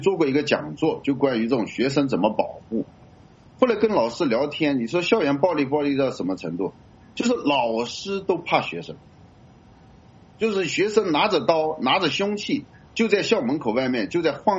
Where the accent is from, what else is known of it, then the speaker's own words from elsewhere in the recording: Hunan, China; 我们湖南老家就有个12、13岁的